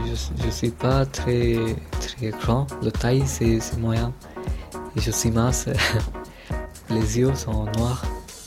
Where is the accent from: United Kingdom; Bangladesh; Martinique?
Bangladesh; Dhaka, Dhaka Division; je viens de Mirpur à Dhaka, au Bangladesh.